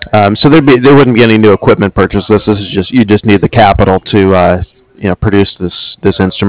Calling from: San Diego, California, United States; I'm in San Diego.

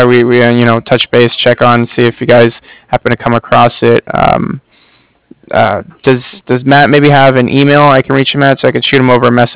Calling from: Cardiff, Wales, United Kingdom; I'm calling from Cardiff.

